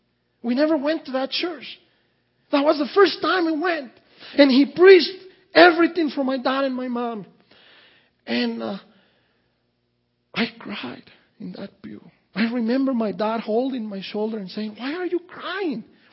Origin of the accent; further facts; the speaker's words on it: Mexico; 12 years old and I'm dependable on my dad and my mom, and it's, you know, it's hard. I'm growing up in Mexico.